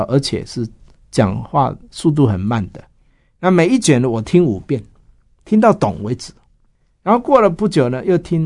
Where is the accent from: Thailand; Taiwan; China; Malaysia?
China; 我们中国人哪里会